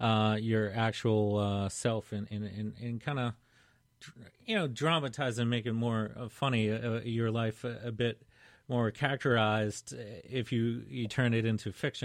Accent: Massachusetts, United States; where from my home state of Mass, that it was never really considered that.

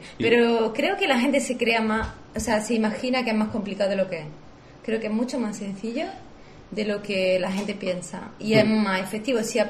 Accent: Córdoba, Andalusia, Spain; Claro, porque soy andaluza de Córdoba. Y entonces, pues, me como la S como buena cordobesa que soy.

